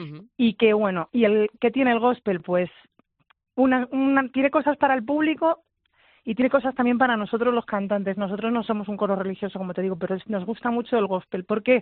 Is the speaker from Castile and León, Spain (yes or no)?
yes; Ávila, Castile and León, Spain; que soy castellano-leonesa, que soy natural de Ávila, como mi apellido dice